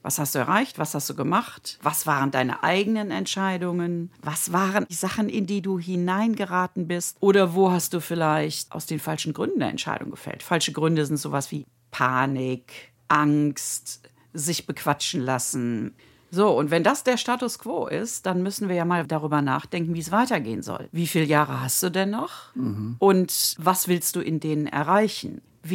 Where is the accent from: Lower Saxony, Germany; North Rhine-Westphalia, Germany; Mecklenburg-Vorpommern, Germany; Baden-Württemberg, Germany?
North Rhine-Westphalia, Germany; Bad Godesberg; born there; Ich bin ja auch am Rhein geboren, in Bad Godesberg. Da hat man sozusagen die Heiterkeit im Gemüt.